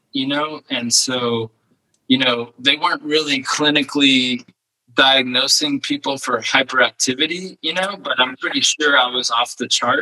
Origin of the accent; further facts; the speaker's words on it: California, United States; my takeaway from growing up in the East Bay was being adaptable